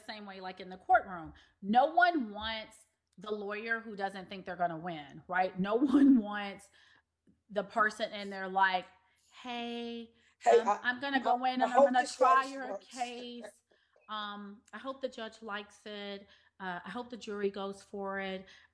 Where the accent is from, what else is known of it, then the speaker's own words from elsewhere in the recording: Memphis, Tennessee, United States; Like, I'm from Memphis, T, and give me what I want up in here.